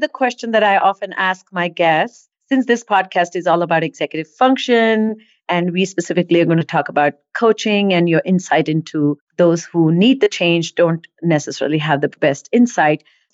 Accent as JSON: {"language": "English", "town": "Mumbai", "region": "Maharashtra", "country": "India", "tie": "born or raised there", "said": "I grew up in India, in Bombay"}